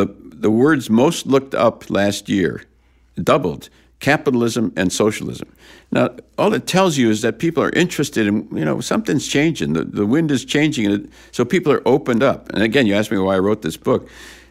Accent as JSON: {"language": "English", "country": "United States", "tie": "born or raised there", "said": "Now, that's really interesting in America. I mean, you know, I was brought up in the Red Scare and the communists and Joe McCarthy and all that."}